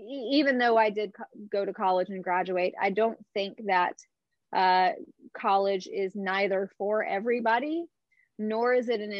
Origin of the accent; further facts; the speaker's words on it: Alabama, United States; I grew up in Alabama. I grew up in a state where you had a binary choice between Auburn and Alabama, Tigers or Crimson Tide.